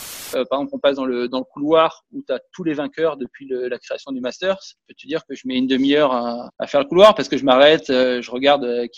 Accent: Monaco; Et là, je joue chez moi à Monaco

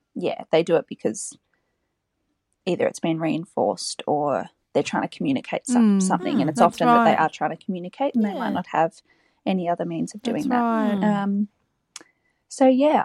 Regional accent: Melbourne, Victoria, Australia; I'm from Melbourne.

